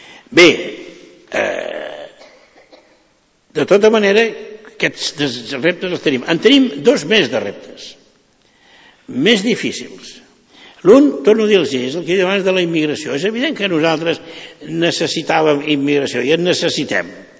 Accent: Catalonia, Spain; ells tenen la sensació de que nosaltres ens hem afeblit, com a catalans.

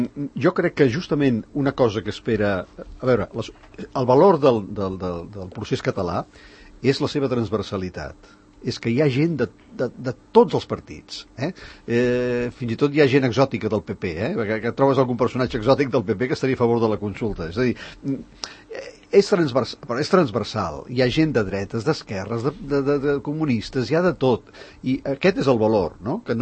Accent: Catalonia, Spain; i com que som catalans i no hi ha manera d'arribar a la resolució

